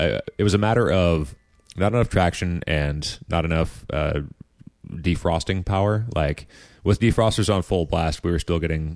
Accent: Tacoma, Washington, United States; And like even I grew up in Tacoma, we don't get ice storms in Tacoma really all that often.

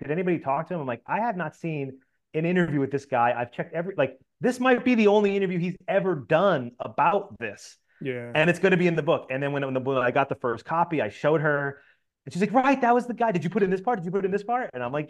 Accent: Northeast, United States; because we live in Florida, I grew up in the Northeast.

